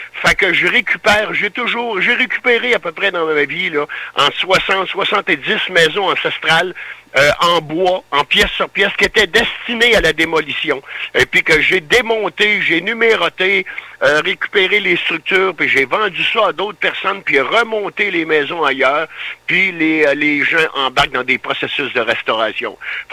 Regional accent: Saint-Grégoire, Quebec, Canada; je suis de Saint-Grégoire, de ville de Bécancour.

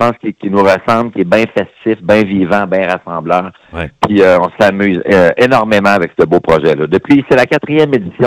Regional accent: Drummondville, Quebec, Canada; pour un même festival chez nous à Drummondville en plus.

